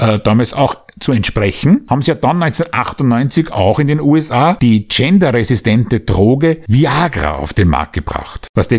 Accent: Vienna, Austria; Wie wir bei uns daheim in Simmering gerne lässig sagen.

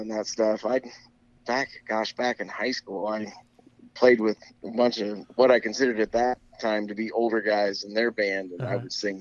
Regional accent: Greenwood, Indiana, United States; Greenwood, Indiana. Yep, yeah.

